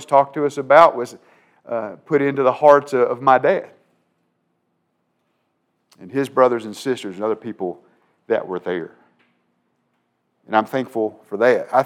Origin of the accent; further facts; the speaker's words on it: Huntsville, Kentucky, United States; A man that preached in the little wooden one-room church I grew up going to in Huntsville, Kentucky. Yeah, Kentucky has a Huntsville too.